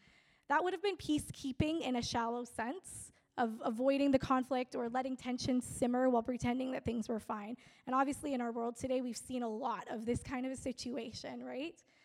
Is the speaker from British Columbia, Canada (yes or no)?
yes; Prince George, British Columbia, Canada; Many of you know I grew up in Prince George.